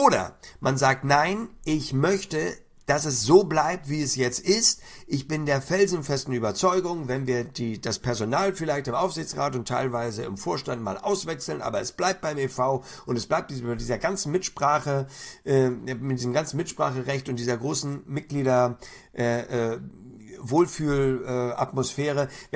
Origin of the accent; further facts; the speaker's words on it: Hamburg, Germany; letztendlich bin ich Hamburger